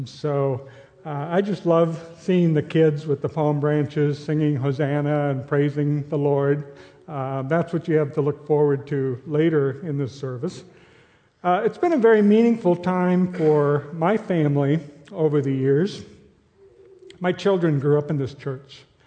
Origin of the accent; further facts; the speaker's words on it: Minnesota, United States; But, you know, I'm from Minnesota, and I have a photo of me as a little kid in front of the house with snow on the ground, and it's dated May.